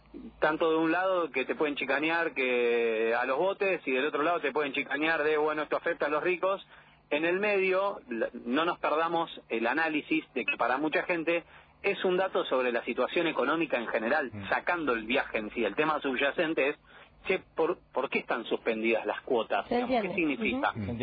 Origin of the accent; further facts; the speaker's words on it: Pinamar, Buenos Aires Province, Argentina; yo soy argentino, además de pinamarense